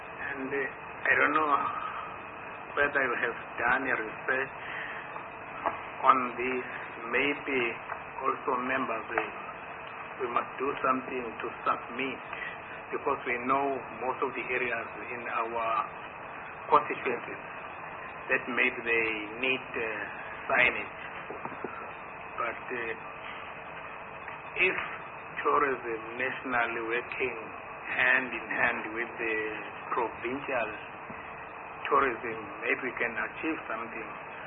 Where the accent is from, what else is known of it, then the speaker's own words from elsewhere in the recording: Nongoma, KwaZulu-Natal, South Africa; I am from Nongoma. That is where the kingdom of Wazulu belongs.